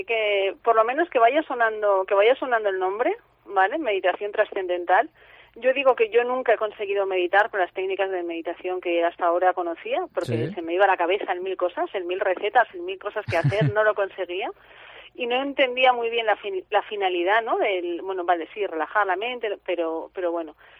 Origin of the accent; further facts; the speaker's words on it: Aragon, Spain; en la zona de donde yo soy, en Huesca, pues es más para el verano.